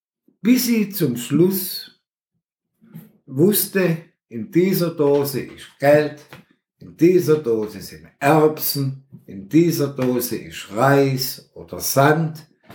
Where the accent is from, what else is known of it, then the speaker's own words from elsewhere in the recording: Baden-Württemberg, Germany; accent: Swabian; Ich als Schwabe, mein Schwäbisch, aber Deutsch.